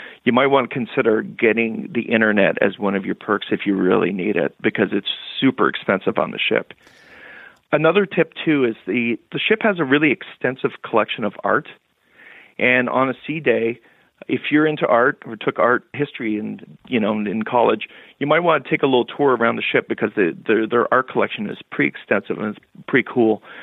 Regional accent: Canada; My wife and I, we're Canadian

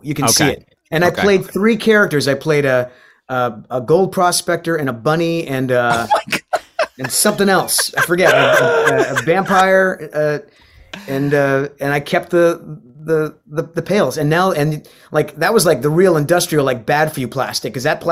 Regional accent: Rhode Island, United States; I grew up in Rhode Island. I'm surrounded by the mafia.

